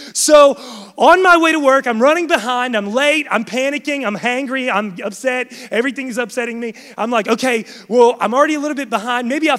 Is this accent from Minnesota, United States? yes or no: no; West Virginia, United States; now in Charlotte, United States; I'm from West Virginia, and when I first moved to Charlotte in 2007, I moved here to plant Vision Church 7 years ago.